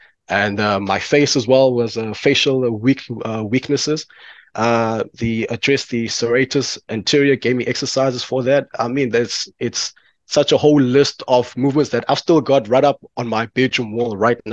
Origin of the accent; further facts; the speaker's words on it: East London, Eastern Cape, South Africa; now in Port Elizabeth, South Africa; I'm in Port Elizabeth right now. I grew up in East London. One of the reasons why we left East London was for better healthcare options.